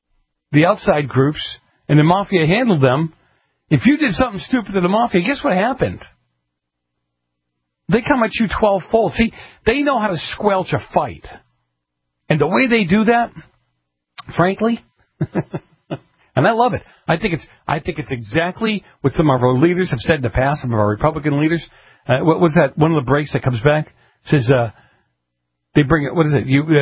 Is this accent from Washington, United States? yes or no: no; Boston, Massachusetts, United States; they thought I was glamorizing the way I grew up in Boston, how the mafia handled themselves in Boston.